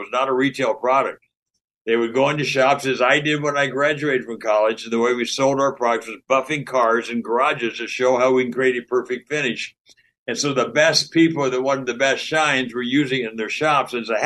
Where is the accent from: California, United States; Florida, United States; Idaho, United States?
California, United States; Pasadena; I grew up in Pasadena, California.